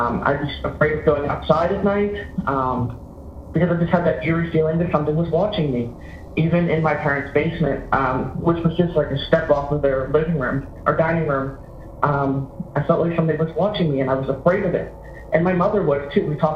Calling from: Pennsylvania, United States; I'm calling from Western Pennsylvania.

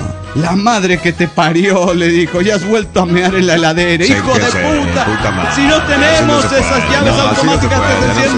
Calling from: San Luis, Argentina; de las Sierras de San Luis, Argentina.

